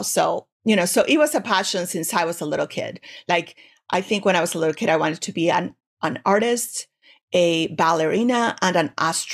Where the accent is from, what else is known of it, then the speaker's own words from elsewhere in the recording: Mexico; also born or lived in Europe; because I had already kind of experienced art history when I lived in, you know, in Europe and also growing up in Mexico, also in terms of archaeology, anthropology.